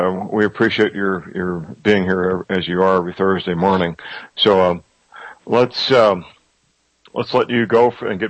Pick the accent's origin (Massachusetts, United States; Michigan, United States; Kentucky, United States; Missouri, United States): Missouri, United States; St. Louis; answered by fine young men and women in St. Louis, Missouri, my hometown